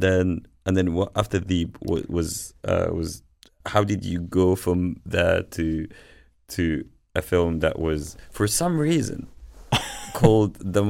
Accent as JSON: {"language": "English", "town": "Cairo", "region": "Cairo Governorate", "country": "Egypt", "said": "So I'm from Bab al-Sharia."}